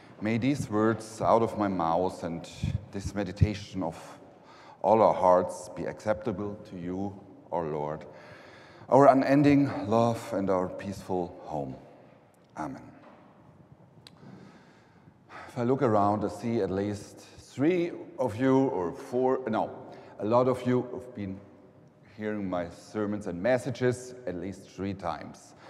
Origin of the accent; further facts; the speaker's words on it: Germany; English is a second language; now in United States; I'm not a resident, I'm born and raised in Germany, and even I'm white, male, the old, I don't have a full green card